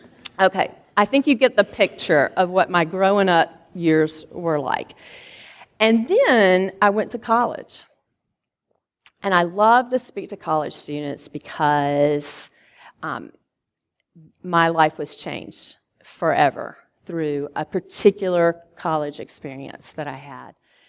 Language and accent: English; Alabama, United States; actually anywhere except for the state of Alabama, because I grew up in Alabama.